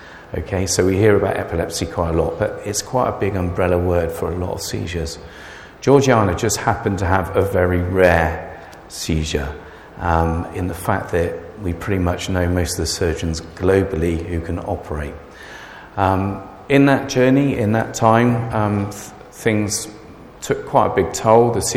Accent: South West England, United Kingdom; I'm born and bred in Wiltshire from a farming family, quite a big family. And I was born and bred into a Baptist chapel.

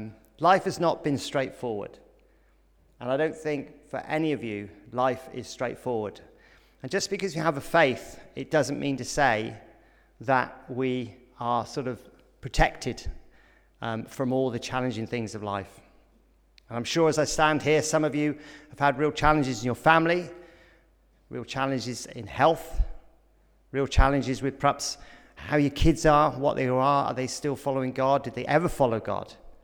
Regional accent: Nigeria; born there; I'm a vicar's kid. I'm actually a missionary kid. I was born in Nigeria, as I'm sure you can tell. My dad was a missionary over there.

